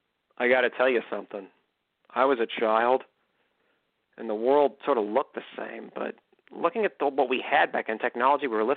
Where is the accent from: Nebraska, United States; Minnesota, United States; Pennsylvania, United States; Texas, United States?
Pennsylvania, United States; Oakland; also born or lived in Clarion, United States; Even though I was born in Clarion, Pennsylvania, I was raised in downtown Oakland.